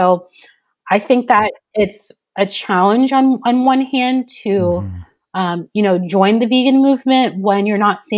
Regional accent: Nigeria; now in United States; I'm Nigerian, so I've been an immigrant in this country, in the United States, where I live as an outsider for as long as I can imagine.

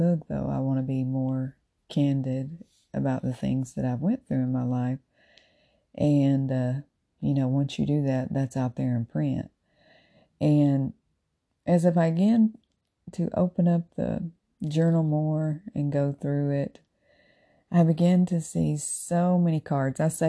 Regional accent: Tennessee, United States; now in Florida, United States; you know I'm originally from Tennessee.

